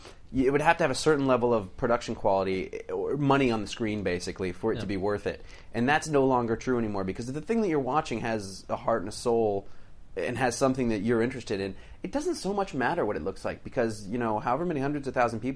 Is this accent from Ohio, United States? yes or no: no; Maine, United States; I'm from Maine, which is so not the liberal East.